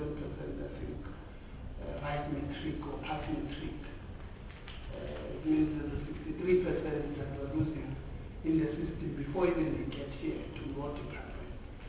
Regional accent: Gauteng, South Africa; I am from the Western in Gauteng. We've got one Tibet college there called Westcor.

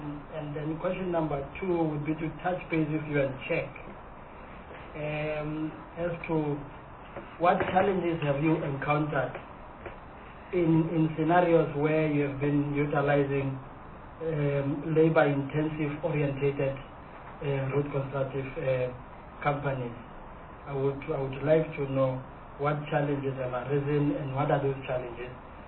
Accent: Free State, South Africa; Because originally, I'm a rural boy, like other members here. And originally, I come from the Free State, even though I came here with the housing ticket. So I still have soft spot for Free State.

